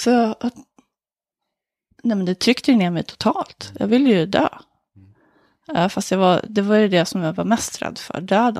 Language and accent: Swedish; Solna, Stockholm County, Sweden; I Råsunda, i Solna.